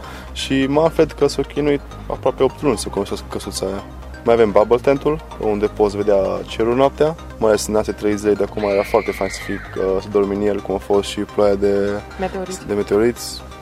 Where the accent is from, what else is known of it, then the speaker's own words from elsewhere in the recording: Mureș County, Romania; eu am venit de la sat, eu am crescut lângă Reghin, la 8 km